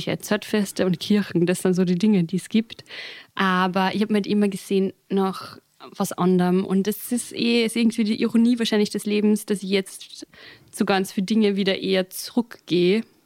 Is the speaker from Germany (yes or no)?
no; Upper Austria, Austria; Ich bin aufgewachsen in einem ganz, ganz, ganz kleinen Ort. Also das sind so 12 Häuser, davon 4 Bauernhäuser.